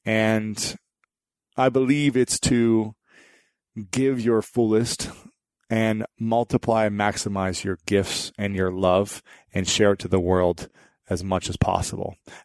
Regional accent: Ohio, United States; and I always dreamed of what it would have been like to play in front of 105,000 screaming fans in my home state of Ohio.

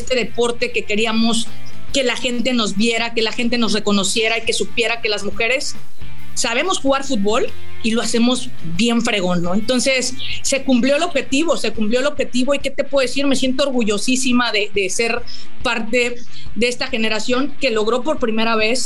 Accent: Cancún, Quintana Roo, Mexico; crecimos aquí en Cancún, era un pueblito, era un lugar. Yo nací en Cancún, una ciudad pequeñita.

